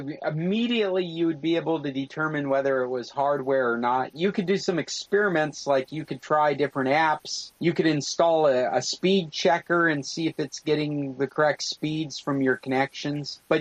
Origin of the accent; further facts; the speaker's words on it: Northwest, United States; I grew up in the Northwest.